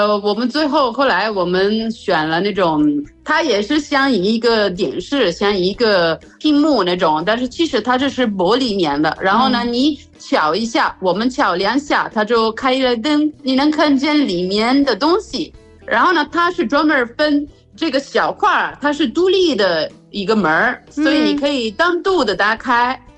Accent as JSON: {"language": "Chinese", "country": "Italy", "second_language": "Chinese", "said": "就是我们意大利人去选一个冰箱"}